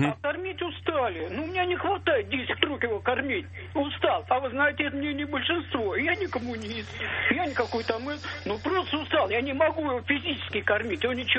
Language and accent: Russian; Moscow, Russia; Я москвич.